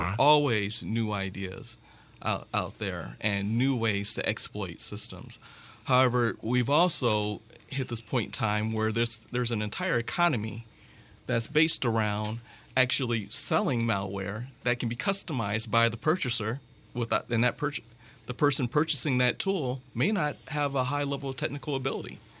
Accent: Indiana, United States; Well, I grew up here in Northwest Indiana

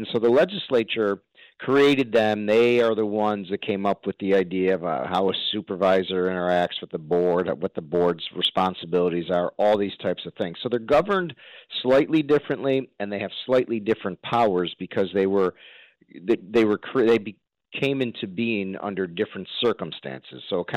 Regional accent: Glenville, New York, United States; born or raised there

